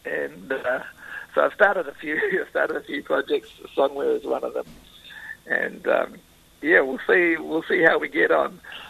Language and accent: English; Kaikohe, Northland, New Zealand; I'm from Kaikohe.